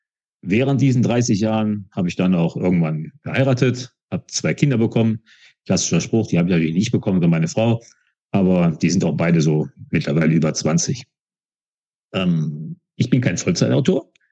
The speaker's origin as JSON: {"language": "German", "town": "Wuppertal", "region": "North Rhine-Westphalia", "country": "Germany", "said": "Ich komme aus Wuppertal."}